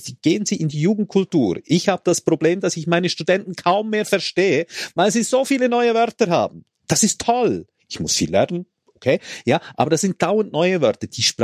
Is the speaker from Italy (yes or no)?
no; Switzerland; Und genau was hindert uns dabei als Schweizer, nicht schlichtweg Schokokuss zu sagen?